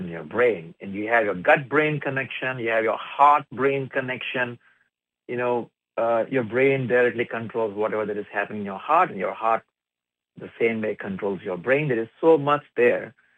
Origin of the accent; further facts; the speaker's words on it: India; I'm originally from India.